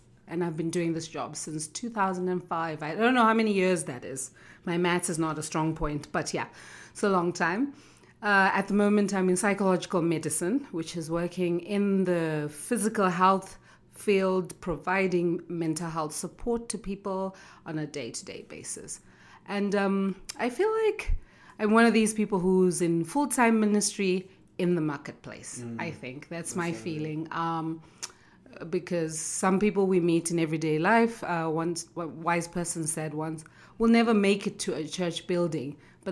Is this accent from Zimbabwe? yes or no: yes; Zimbabwe; now in United Kingdom; I was born in Zimbabwe, grew up there and went to school there, and then migrated to the United Kingdom, to Britain, where I now live and have become a citizen of. I like to call myself an Afro-Brit.